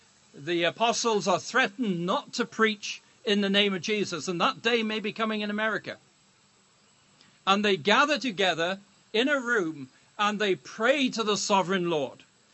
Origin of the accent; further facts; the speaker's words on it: Wales, United Kingdom; now in United States; I come from Wales